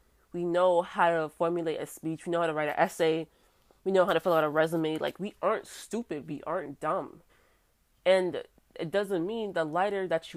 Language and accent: English; New York City, New York, United States; I have dark skin, I'm from the South Bronx, and I'll admit my hair is a little nappy.